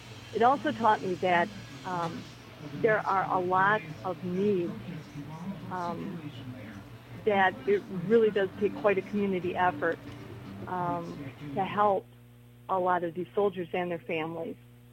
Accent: Sun Prairie, Wisconsin, United States; say from my hometown of Sun Prairie, Wisconsin

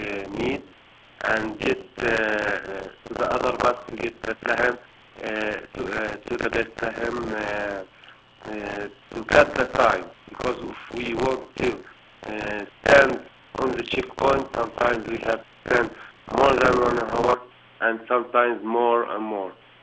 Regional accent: Al-Walaja, West Bank, Palestine; English is a second language; from Walaja village, near to Bethlehem. It's about 1 kilo from south Jerusalem. Yeah, it's where we live now.

